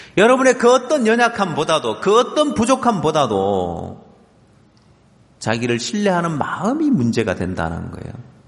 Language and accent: Korean; Ulsan, South Korea; 전 고향이 울산이라서 울산에 한 번씩 가면은